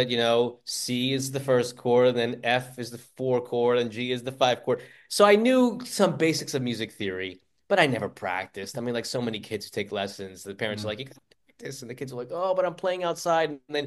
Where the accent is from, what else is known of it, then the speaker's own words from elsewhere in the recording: New York, United States; growing up in the New York area, that was CBS FM 101.1, Cousin Brucey, you know?